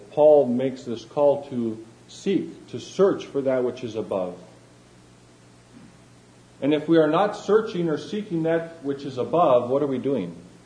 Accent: Chile; I grew up in Chile, South America, and there's much gray in between the black and white.

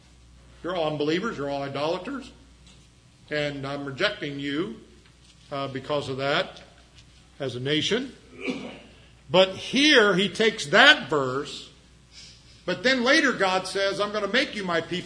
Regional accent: Ireland; I'm Irish, I can say that.

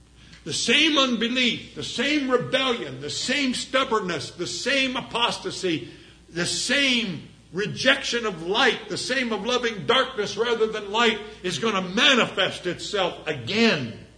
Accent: Ireland; I'm Irish, but I don't really believe in leprechauns.

